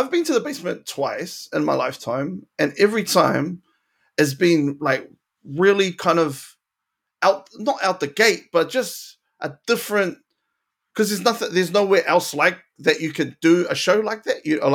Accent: South Auckland, Auckland, New Zealand; because growing up in South Auckland, you meet fafafingas everywhere.

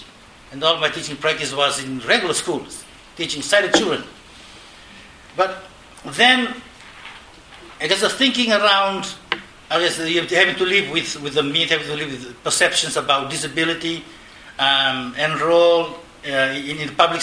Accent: Suva, Central Division, Fiji; And I growing up in Fiji, in Suva, where there's a lot of barriers and challenges facing persons with disabilities

